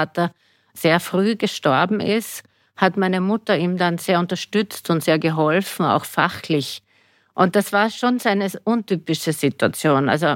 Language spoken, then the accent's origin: German; Vienna, Austria; Ich bin aus einer Unternehmerfamilie und bin aufgewachsen im 3. Bezirk in Wien. Eigentlich in einem Fabriksgelände